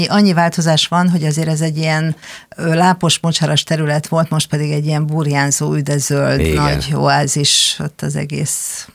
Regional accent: Eger, Heves, Hungary; Alapvetően nekem gyerekkori élményem van, én egri vagyok

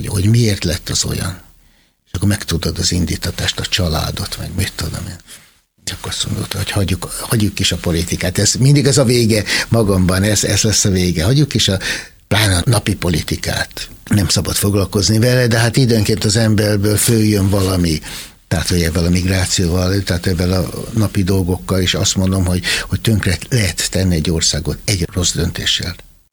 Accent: Hungary; minden magyar olimpikon az enyém, én magyar vagyok

